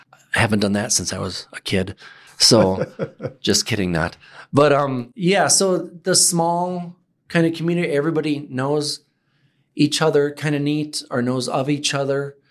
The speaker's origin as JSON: {"language": "English", "town": "Milwaukee", "region": "Wisconsin", "country": "United States", "tie": "born or raised there", "also_born_or_lived": "Tampa", "said": "Okay, I grew up in Milwaukee, then Tampa, then Milwaukee. So big cities compared where, you know people, but you don't know all your neighbors."}